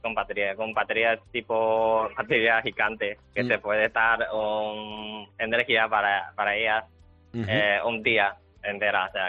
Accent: China; Spanish is a second language; now in Spain; Sí, soy de China.

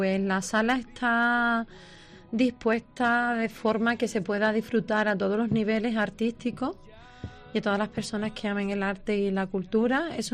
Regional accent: El Puerto de Santa María, Andalusia, Spain; Bueno, yo soy del Puerto Santa María también, y soy amante del mar

